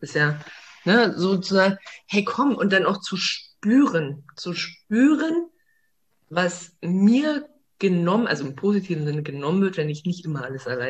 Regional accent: East Germany, Germany; Ich bin in den Nachwehen der DDR groß geworden.

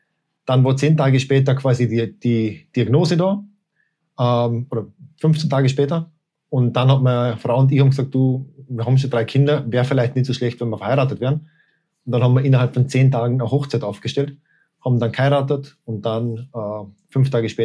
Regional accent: Vorarlberg, Austria; als Vorarlberger

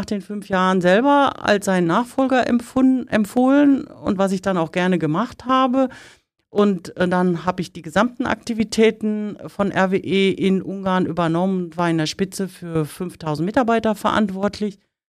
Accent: North Rhine-Westphalia, Germany; moved away as an adult; Ich stamme aus dem Sauerland und war auch, als ich da nach Budapest gegangen bin, Mitte 40 schon.

